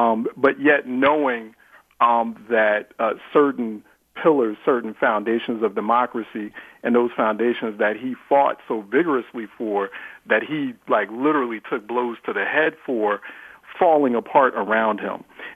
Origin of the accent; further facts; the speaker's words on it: Philadelphia, Pennsylvania, United States; even in places like Philly, for example, my hometown